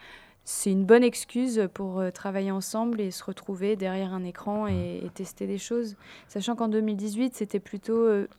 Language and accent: French; United States; Moi, j'ai grandi aux États-Unis